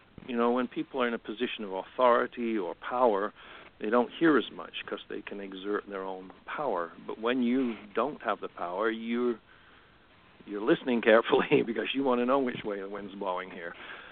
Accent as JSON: {"language": "English", "country": "United Kingdom", "said": "And I'm a Brit originally, and I hadn't been in this country a whole long time."}